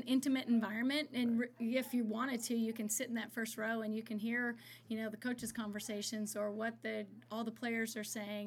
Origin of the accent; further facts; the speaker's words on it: Midwest, United States; also born or lived in Corvallis; now in San Luis Obispo, United States; But the thing I like about it is, I grew up in the Midwest. I was in Corvallis for 6 years.